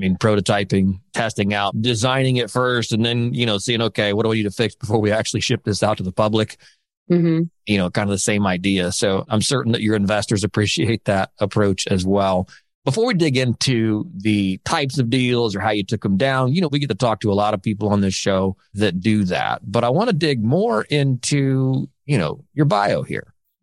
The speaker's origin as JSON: {"language": "English", "region": "Indiana", "country": "United States", "tie": "born there", "said": "I was born in Indiana, lived in Indianapolis, and I would drive to Chicago just to eat pizza and then turn around and drive home."}